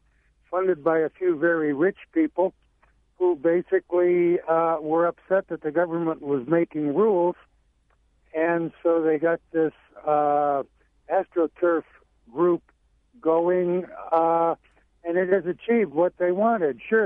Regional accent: Arizona, United States; I came from Arizona.

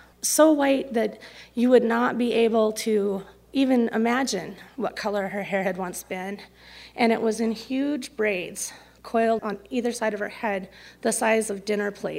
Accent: Great Falls, Montana, United States; And we're going to see Grandma Anna in Belt, Montana, which is like 20 minutes from where I grew up in Great Falls.

